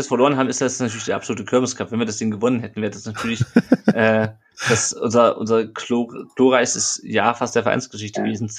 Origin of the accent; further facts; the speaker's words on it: Hesse, Germany; Ich komme ja aus Hessen, ne?